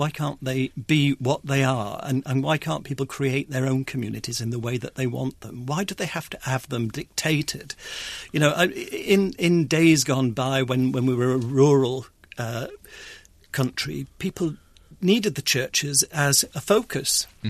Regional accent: Rotherham, Yorkshire and the Humber, United Kingdom; I come from Rotherham and I go back there quite frequently

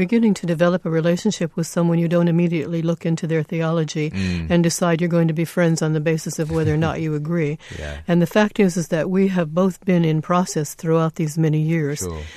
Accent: United States; I grew up in the United States as a secular person, knowing that my background was Jewish

